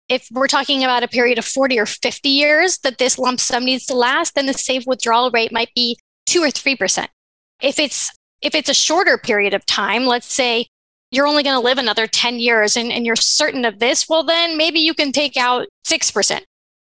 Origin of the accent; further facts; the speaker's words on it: Florida, United States; now in Washington, United States; Here in DC, the cost of living is incredibly high. But where I grew up in Florida, it's much lower.